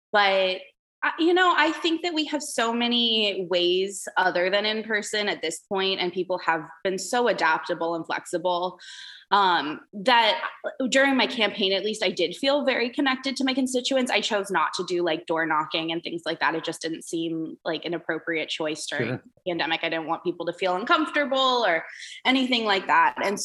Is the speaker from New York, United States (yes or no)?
no; San Diego, California, United States; So I'm from San Diego, from Lake County, San Diego.